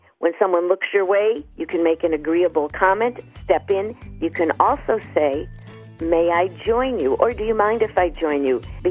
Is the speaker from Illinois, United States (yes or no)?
yes; Chicago, Illinois, United States; Well, you know, I grew up in Chicago, and our first question is, where did you eat pizza?